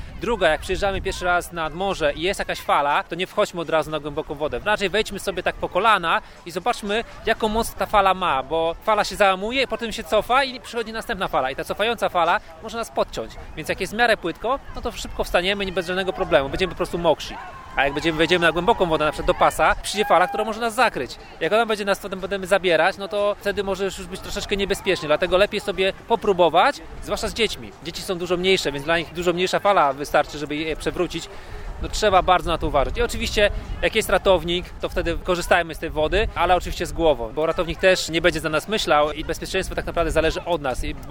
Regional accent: Warmian-Masurian Voivodeship, Poland; now in Gdańsk, Poland; Pochodzę z Mazur, a na Mazurach są głównie jeziora i lasy.

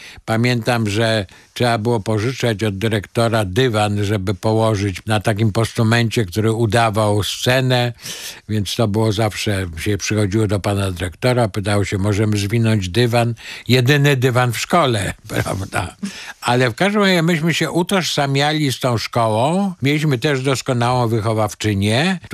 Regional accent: Elbląg, Warmian-Masurian Voivodeship, Poland; also born or lived in Nowy Sącz; ja się urodziłem w 1946 roku. W 1949 roku rodzice przenieśli się z Nowego Sącza do Elbląga i praktycznie całe dzieciństwo spędziłem w Elblągu, łącznie z egzaminem maturalnym, który zdałem w drugim liceum ogólnokształcącym imienia Kazimierza Jagiellończyka w Elblągu.

